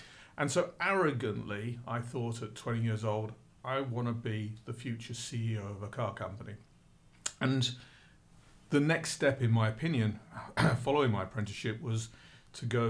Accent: Stratford-upon-Avon, West Midlands, United Kingdom; Stratford-on-Avon is where I consider my hometown. My mother still lives there, lived in the same house for the last 60 years.

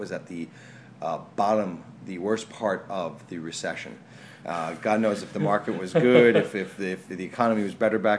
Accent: New York City, New York, United States; being a New Yorker, I was born and raised in New York City.

